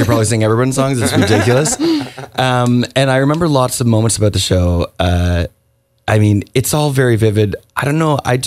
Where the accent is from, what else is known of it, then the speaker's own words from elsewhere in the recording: Ontario, Canada; I'm from Ontario, yeah.